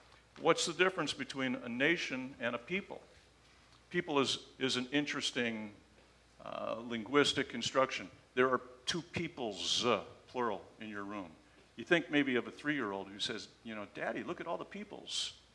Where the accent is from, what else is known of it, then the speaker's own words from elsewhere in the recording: United States; born there; Well, because I was born here. Did I have a choice? No. I was born wherever God, as the Irish would say, I landed where God spat me. It happened to be the United States.